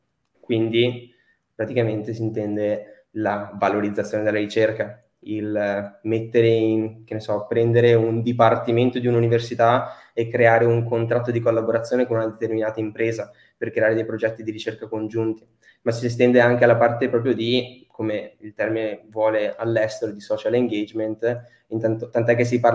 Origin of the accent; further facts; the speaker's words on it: Genoa, Liguria, Italy; attualmente sono un genovese che arriva da Venezia